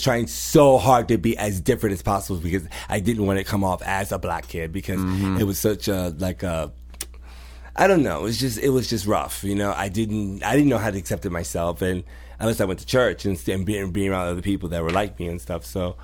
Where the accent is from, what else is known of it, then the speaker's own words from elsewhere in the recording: Virginia, United States; because I'm like a Virginia country girl. I was from Herrera County.